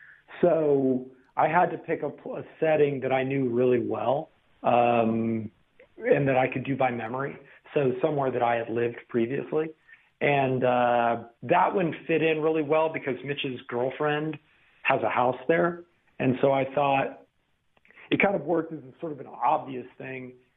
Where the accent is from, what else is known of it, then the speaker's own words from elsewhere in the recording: Wyoming, United States; now in Spain; I live in Spain now, but I'm from Wyoming.